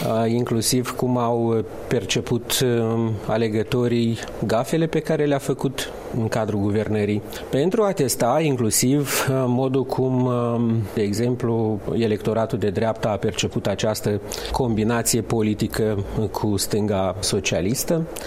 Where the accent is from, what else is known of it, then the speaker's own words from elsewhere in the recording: Cărpineni, Hîncești District, Moldova; inclusiv în satul meu de Baștină la Cărpineni